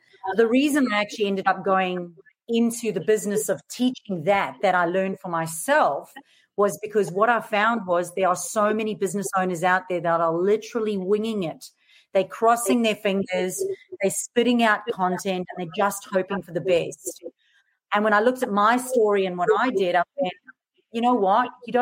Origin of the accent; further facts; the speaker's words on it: South Africa; accent: mixed; moved away as an adult; now in Australia; So I'm originally from South Africa, so you'll notice this really mixed accent. Now I live in Australia. Moved here 13 years ago.